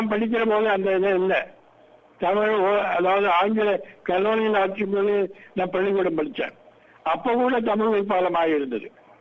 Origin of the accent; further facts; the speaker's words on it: Tamil Nadu, India; India சேர்ந்தவன். India எனக்கு தெரிஞ்ச எந்த எந்த இடத்துல தெரியுங்கன்னார். தமிழ்நாடு என்னுடைய தாய்மொழி தமிழ்.